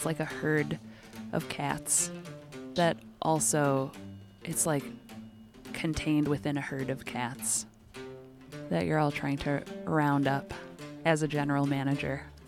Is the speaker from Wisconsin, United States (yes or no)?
yes; Wisconsin, United States; also born or lived in Chicago, Illinois; I grew up in Wisconsin, in southeast Wisconsin, and then I went off to college in Houston, Texas. And I half grew up in Chicago